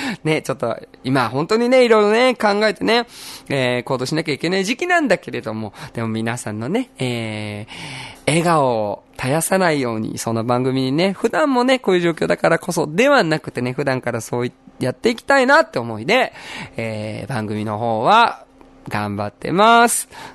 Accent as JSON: {"language": "Japanese", "region": "Aichi", "country": "Japan", "moved": "as an adult", "lives_now": "Okinawa, Japan", "said": "出身はですね、愛知県ですね。沖縄はそのもうバンドを結成したその年なんですけれども、10年前に来ました。本籍もね移しました、こっちにね、30歳の時に"}